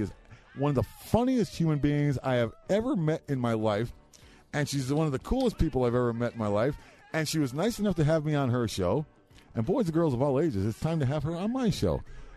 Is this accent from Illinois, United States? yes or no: no; Massachusetts, United States; I grew up in the, you know, the Berkshires with the hippie movement in the 60s and everything.